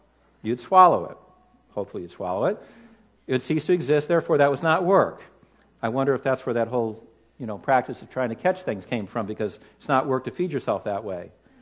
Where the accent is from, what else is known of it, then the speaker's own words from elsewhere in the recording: Los Angeles, California, United States; I know growing up in Los Angeles, there were sections where Jewish people congregated if there was a good synagogue there